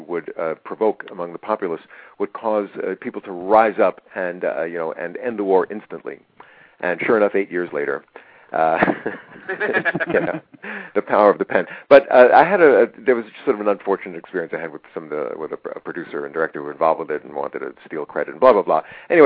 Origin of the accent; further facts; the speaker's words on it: New York, United States; I grew up in New York, and my first love was theater, really.